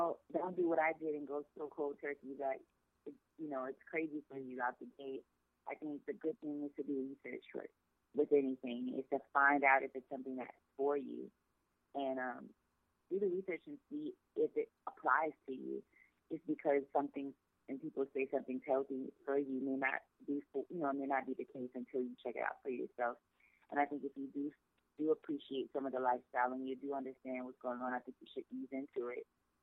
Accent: New Orleans, Louisiana, United States; I'm from New Orleans, and I think if you don't eat crawfish or gumbo

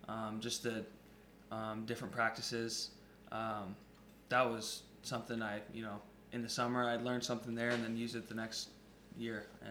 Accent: Minnesota, United States; And, you know, we're lucky being from Minnesota.

